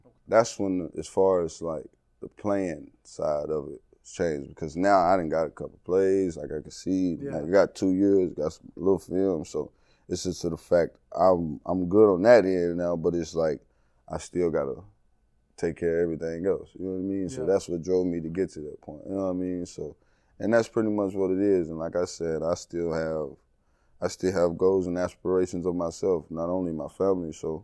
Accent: Texas, United States; I'm from East Texas, so like, we real big on that.

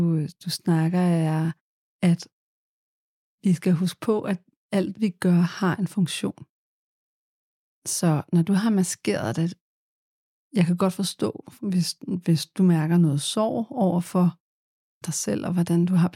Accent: Central Denmark Region, Denmark; Det kan være, at jeg sætter et ekstra tryk på A'et, fordi jeg er fra Midtjylland.

